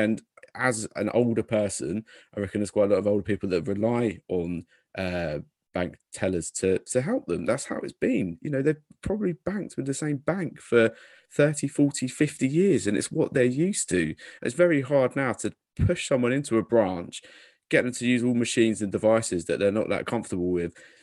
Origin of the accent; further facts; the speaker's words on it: Rochford, East of England, United Kingdom; actually the town I grew up in Rochford, which is just down the road here